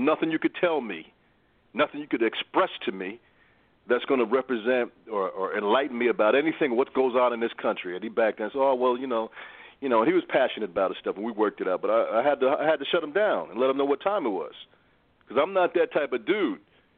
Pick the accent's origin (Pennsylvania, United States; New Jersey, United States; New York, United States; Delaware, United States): New Jersey, United States; Newark; born there; You know, I was born in Newark, one of the cities that we get active with ours.